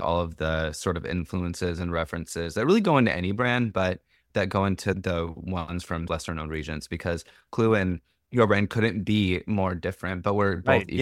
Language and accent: English; Rockford, Illinois, United States; I'm from Rockford, so close enough.